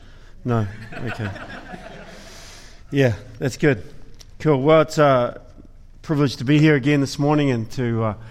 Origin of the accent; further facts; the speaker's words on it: New Zealand; and my wife is a Kiwi. I'm a Kiwi. My dad is a Pommy.